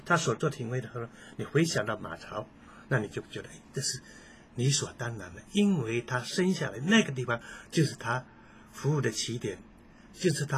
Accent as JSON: {"language": "Chinese", "country": "China", "said": "你看我们中国人很奇怪哦，哈"}